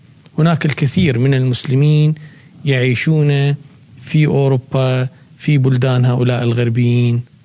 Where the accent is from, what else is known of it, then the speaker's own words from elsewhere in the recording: Iraq; نتيجة للظروف التي مرت بها مناطقنا وخصوصا بلدنا العراق